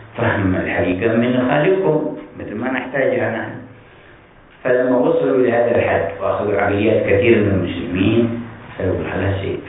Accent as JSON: {"language": "Arabic", "region": "Hadhramaut", "country": "Yemen", "said": "فمن أواخر الأعمار اللي وصلها مثل بلدنا حضرموت"}